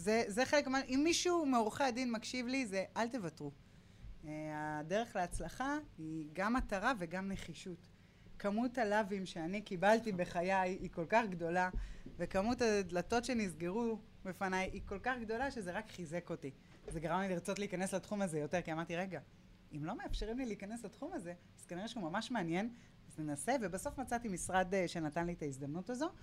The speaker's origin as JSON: {"language": "Hebrew", "town": "Tiberias", "region": "Northern District", "country": "Israel", "said": "אני אמנם טבריאנית, אבל השורשים הם עיראקים, חלק מהם"}